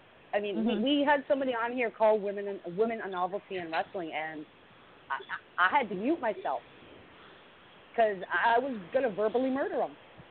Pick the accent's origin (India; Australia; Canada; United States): Canada; You know, I'm from Canada, okay?